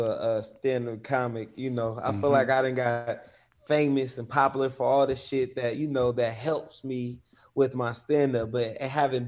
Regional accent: California, United States; So I come from the Bay Area is real big on hip hop, independence, and athletes.

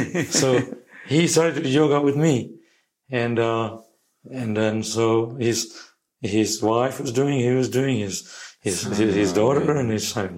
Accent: Shantipur, West Bengal, India; now in Melbourne, Australia; I came from Shantipur. We began our story. It's a very simple village.

